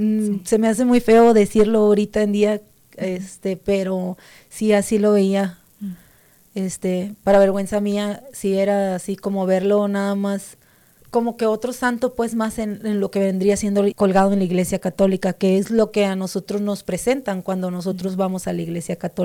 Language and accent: Spanish; Ciudad Obregón, Sonora, Mexico; now in United States; Soy de Ciudad Obregón, Sonora. Soy mexicana.